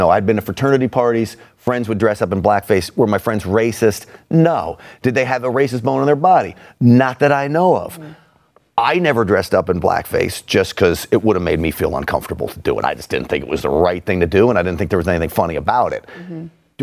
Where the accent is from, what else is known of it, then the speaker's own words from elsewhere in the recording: Scarsdale, New York, United States; I grew up in Scarsdale, New York. You don't get more privilege than Scarsdale, New York.